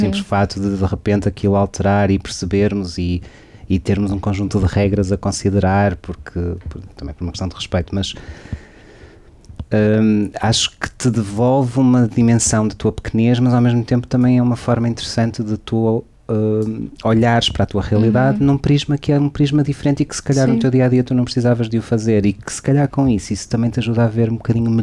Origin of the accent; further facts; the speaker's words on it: Braga, Norte, Portugal; não só estou aqui há bastante tempo, como também sou de Braga, portanto sei o que é este contexto